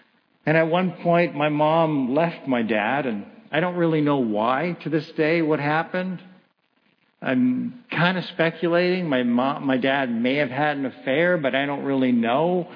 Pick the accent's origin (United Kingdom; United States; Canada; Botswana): Canada; Kitchener, Ontario; And so we grew up there in Kitchener, Ontario.